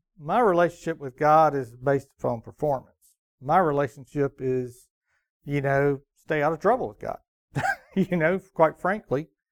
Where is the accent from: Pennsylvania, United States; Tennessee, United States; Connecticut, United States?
Tennessee, United States; Memphis; I grew up in Memphis, like I said. We went to a small Baptist church for, you know, probably about the first 12 years of my life and all that. Church doesn't exist anymore, but we grew up in Parkway Village